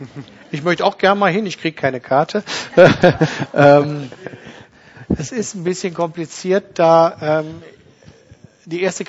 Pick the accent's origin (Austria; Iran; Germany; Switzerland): Germany; Düsseldorf, North Rhine-Westphalia; Ich bin groß geworden in Düsseldorf.